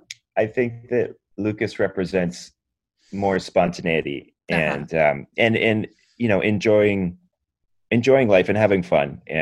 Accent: Vancouver, British Columbia, Canada; And so I was familiar with it because it shot in my hometown.

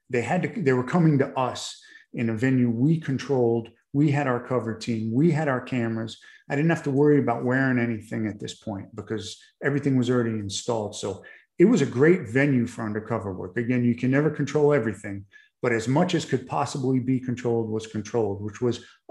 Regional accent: New York, United States; You know, I was from New York and I had mobster associates up there who would buy guns from me

